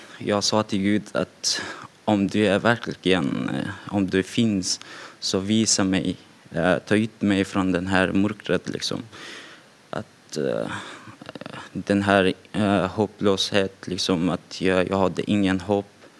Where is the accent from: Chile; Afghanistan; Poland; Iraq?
Afghanistan; Swedish is a second language; now in Lidköping, Sweden; som sagt och jag bor i Lidköping. Och jag kommer från Afghanistan och jag har bott här sedan 2015, typ i slutet av 2015 kom jag hit. Och jag är uppväxt som muslim och jag har haft en muslims familj.